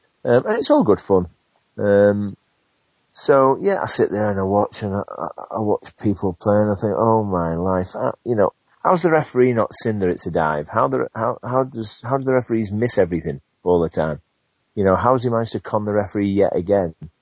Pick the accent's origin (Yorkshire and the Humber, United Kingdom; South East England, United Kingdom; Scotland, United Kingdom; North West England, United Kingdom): North West England, United Kingdom; Southport; Because I left Carlisle and went back to Southport, my hometown club, and played part-time there.